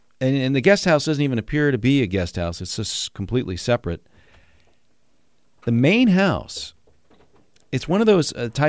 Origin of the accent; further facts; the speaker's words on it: New York, United States; I grew up in New York. I love basements.